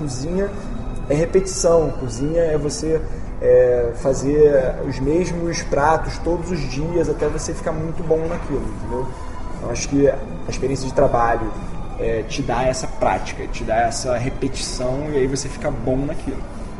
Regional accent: Brazil; Nós somos brasileiros, quando você vai estudar cozinha, você estuda técnicas e coisas com bases na cozinha europeia.

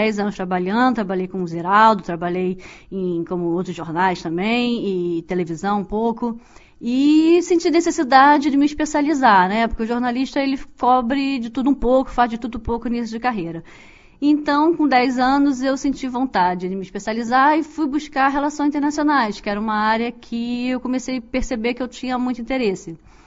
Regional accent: Niterói, Rio de Janeiro, Brazil; now in China; Pois é, eu nasci no Rio, na verdade nasci numa cidade chamada Niterói, que é perto do Rio de Janeiro, uma cidade de 500 mil habitantes, estudei lá e fiz faculdade lá também

